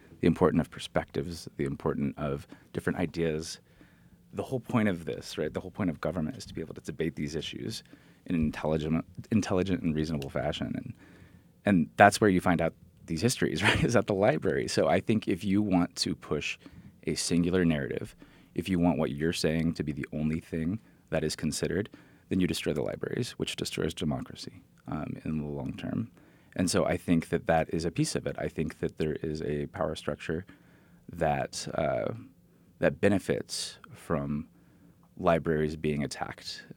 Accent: Drexel, United States; Because I know at my library growing up in Drexel, they had one staff person, one librarian who did everything

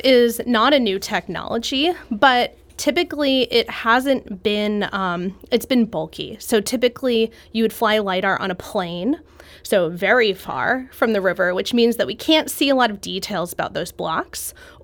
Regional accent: New Jersey, United States; And so I grew up on the Jersey Shore, so not so much topography there either.

